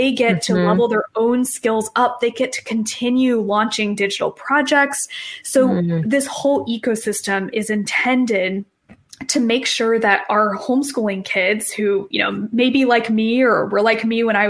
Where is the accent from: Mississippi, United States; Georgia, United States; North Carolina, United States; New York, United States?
North Carolina, United States; Asheville; And me as a homeschooler, I grew up in Asheville, North Carolina. So in my town, we actually had a really wonderful homeschool community.